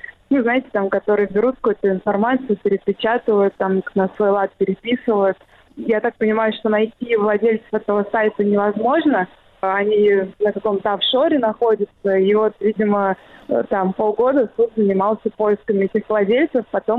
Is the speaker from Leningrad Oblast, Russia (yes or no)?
no; Saint Petersburg, Russia; А я, поскольку коренная петербурженка